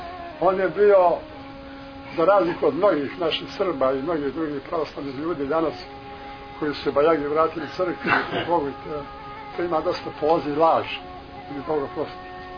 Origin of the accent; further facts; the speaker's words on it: Serbia; ja sam Srbin kao svi ovdje